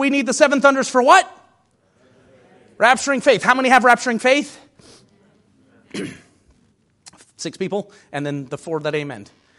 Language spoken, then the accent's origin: English; Jeffersonville, Indiana, United States; You know, I'm from Jeffersonville